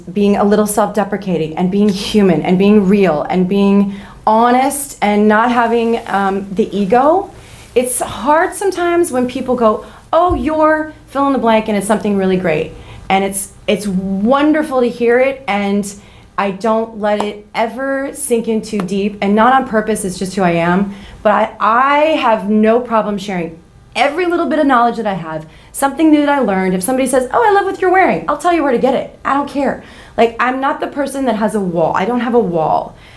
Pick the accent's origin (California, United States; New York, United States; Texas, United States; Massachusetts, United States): California, United States; Garden Grove; Oh, yeah. You know, my dad was the mayor of our city when I was growing up. I grew up in Garden Grove.